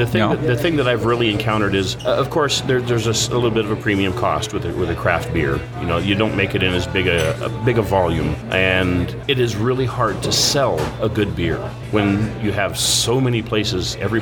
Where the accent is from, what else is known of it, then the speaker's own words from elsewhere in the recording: Missouri, United States; also born or lived in Arkansas; I'm from Missouri and Arkansas, so there's a little bit of backwoods stuff going on.